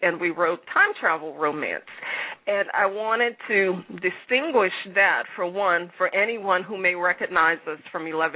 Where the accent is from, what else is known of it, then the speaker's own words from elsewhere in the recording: New Orleans, Louisiana, United States; now in Houston, United States; Well, I'm from New Orleans, and New Orleans is a melting pot. I live in Houston.